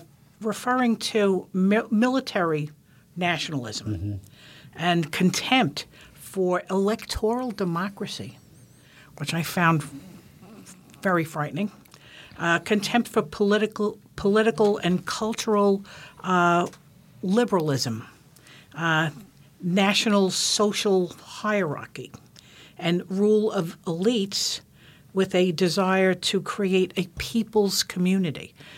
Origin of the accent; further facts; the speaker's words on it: New York, United States; now in Alaska, United States; I am from New York. I lived in a Jewish neighborhood